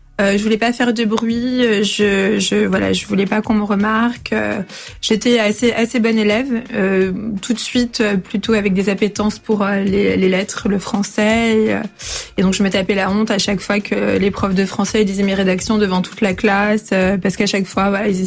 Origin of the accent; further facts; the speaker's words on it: Paris, Île-de-France, France; Donc je suis née à Paris et très tôt, j'ai été plongée dans le monde de la littérature